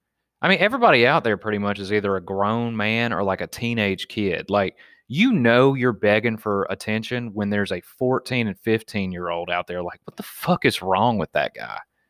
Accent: Wetumpka, Alabama, United States; me growing up in Wetumpka, Alabama, and, you know, like, no, I'm a fucking Crip, bruh. I'm from the streets. It's like, dude, you're from a fucking dirt road, Jack.

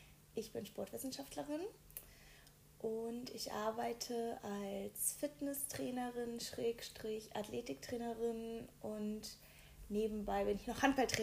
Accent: Hesse, Germany; Ich komme aus der Nähe von Kassel.

